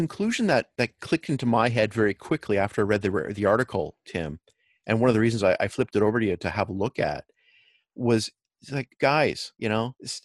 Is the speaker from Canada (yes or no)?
yes; Canada; I'm a Canadian